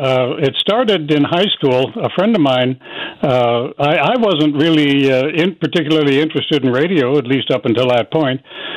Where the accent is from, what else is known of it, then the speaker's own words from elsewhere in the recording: Sioux City, Iowa, United States; born there; now in Portland, United States; Well, I was born in Sioux City, and we moved out to the West Coast to Portland